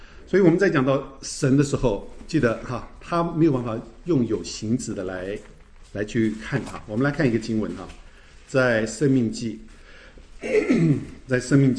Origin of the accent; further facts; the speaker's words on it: Taiwan; 除了我这个从台湾来的，我仍旧在台湾